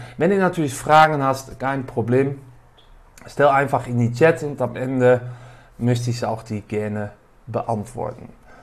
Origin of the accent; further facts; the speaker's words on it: Netherlands; German is a second language; now in Düsseldorf, Germany; Ich komme aus Holland, wohne seit Jahren in das schöne Düsseldorf.